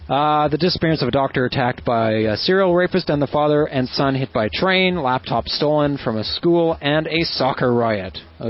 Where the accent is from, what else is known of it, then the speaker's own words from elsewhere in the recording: Canada; But I am Canadian, so, you know.